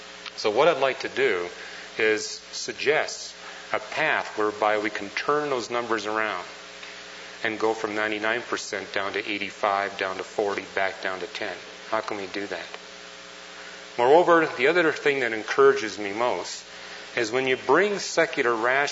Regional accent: Canada; now in United States; I'm from Canada.

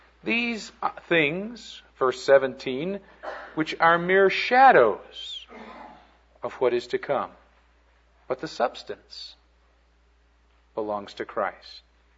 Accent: Chicago, Illinois, United States; I grew up in Chicago. Chicago is an area in which many of the churches are very legalistic.

